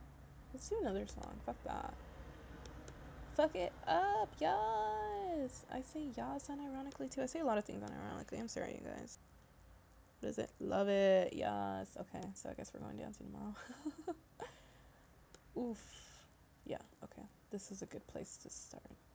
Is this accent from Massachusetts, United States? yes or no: no; California, United States; clearly, you know that I'm from California because I keep saying dudes unironically.